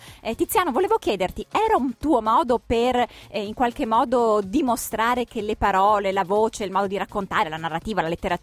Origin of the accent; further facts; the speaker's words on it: Venice, Veneto, Italy; io sono veneziana